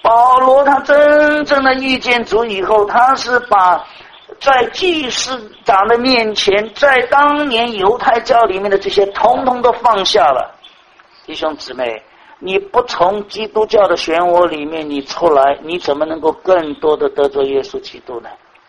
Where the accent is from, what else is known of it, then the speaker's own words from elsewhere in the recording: China; 因为我们中国人的知道晓得哈，不太一样，对不对？